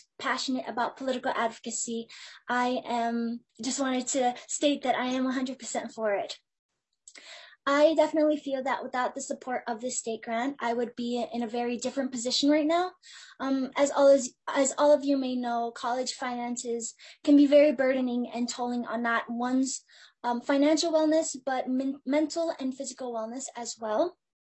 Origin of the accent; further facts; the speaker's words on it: Little Canada, Minnesota, United States; I was born and raised in Little Canada, Minnesota